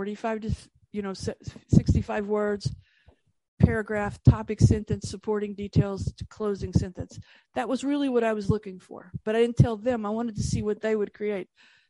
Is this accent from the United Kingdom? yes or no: no; United States; I'm from the United States. So what I learned as a child